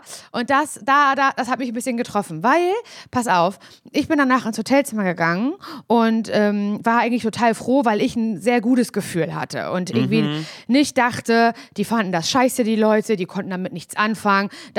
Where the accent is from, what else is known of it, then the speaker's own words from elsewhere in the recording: East Germany, Germany; weil ich komme auch aus Ostdeutschland.